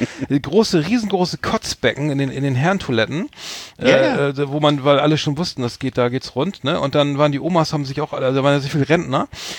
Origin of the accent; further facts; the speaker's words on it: Northern Germany, Germany; wenn du als Norddeutscher nach Garmisch-Partenkirchen kommst